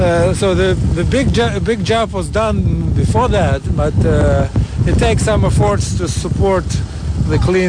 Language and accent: English; Saint Petersburg, Russia; I'm from St. Petersburg, Russia.